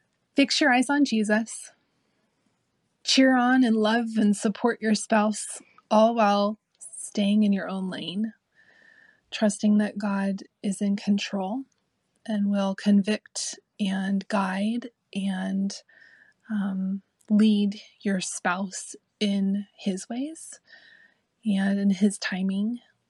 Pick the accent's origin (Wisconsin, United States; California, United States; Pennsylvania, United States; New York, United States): California, United States; Sacramento; We're from Sacramento, California.